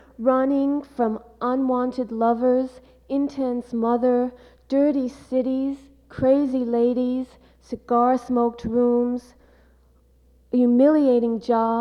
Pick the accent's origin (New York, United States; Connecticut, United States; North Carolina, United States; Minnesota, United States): New York, United States; And I'm a New Yorker, but I lived in California a long time.